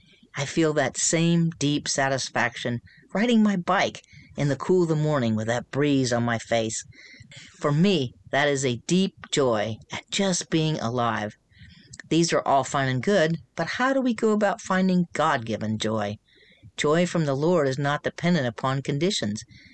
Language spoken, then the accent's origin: English; Florida, United States; I grew up in Florida and had a small sailboat.